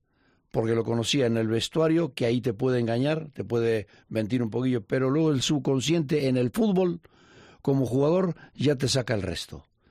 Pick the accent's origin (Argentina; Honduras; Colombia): Argentina; moved away; Cuando yo me despedí, mi padre... que ya no lo volví a ver nunca más, cuando me vine de Argentina